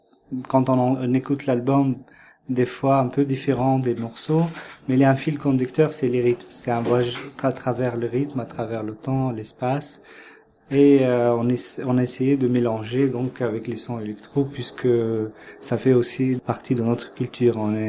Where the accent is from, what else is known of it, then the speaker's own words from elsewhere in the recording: Tunisia; Je viens de Tunisie, donc de la musique aussi traditionnelle, des percussions traditionnelles.